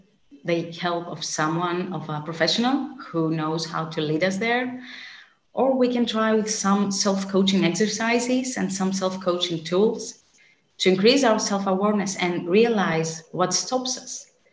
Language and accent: English; Greece; I am from Greece, and I wanted to pay my tribute to ancient Greek philosophy.